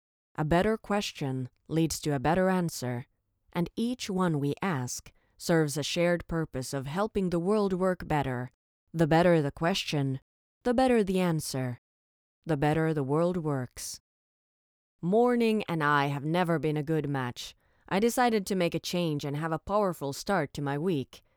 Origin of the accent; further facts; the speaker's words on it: Helsinki, Uusimaa, Finland; I'm an actress from Helsinki, Finland, and I was born 1980.